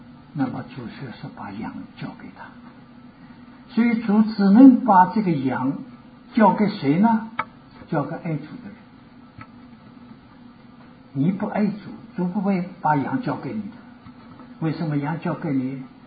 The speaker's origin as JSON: {"language": "Chinese", "country": "China", "said": "但我是大陆的，我还是赞成有解放。那么解放以前，我在南京。"}